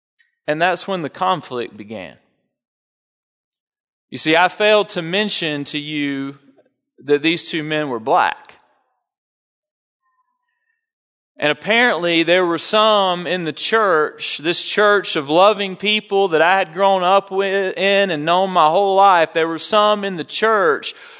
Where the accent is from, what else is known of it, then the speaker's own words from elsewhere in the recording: Dothan, Alabama, United States; I began preaching at the rescue mission in my hometown, Dothan, Alabama, to the homeless community.